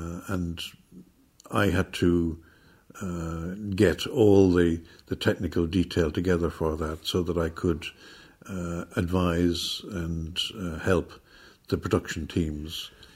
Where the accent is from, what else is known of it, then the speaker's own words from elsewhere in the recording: Sligo, Connacht, Ireland; born there; moved away as an adult; now in Dublin, Ireland; I was born in Sligo and I'm of a family of five girls and two boys. Left Sligo to come to Dublin, to go to University College Dublin.